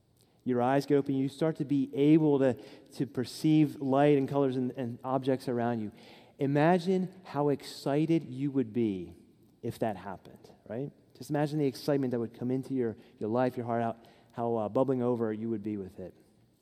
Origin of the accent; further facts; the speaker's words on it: United States; Growing up in Fulton County, I thought, this is a little bit like Fulton County.